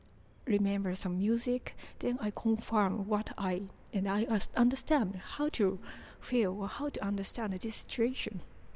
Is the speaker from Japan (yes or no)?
yes; Japan; English is a second language; I'm from Japan.